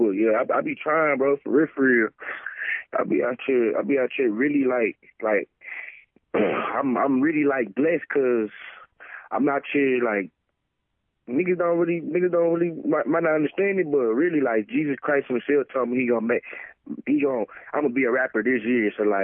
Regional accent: Dallas, Texas, United States; I'm from Dallas. They from Dallas. You know what I'm saying? That's how I got … too. Like, it's just some Dallas shit

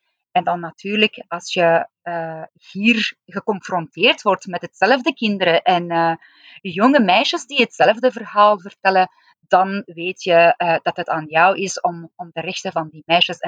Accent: Iran; Ik ben geboren en opgegroeid in Iran. En dat net na de revolutie, islamitische revolutie van 1979

